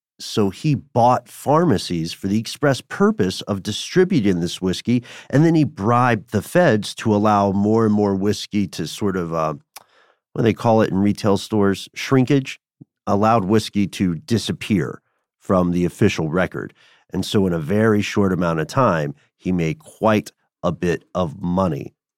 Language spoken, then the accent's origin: English; Tennessee, United States; accent: Tennessee; this is tough for my Tennessee accent, the so-called pill mills.